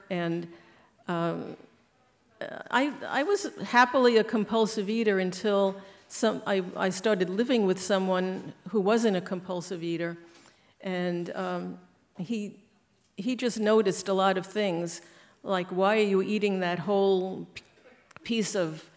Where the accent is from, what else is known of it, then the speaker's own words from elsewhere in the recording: Staten Island, New York, United States; Okay, well … I'm from Staten Island, New York.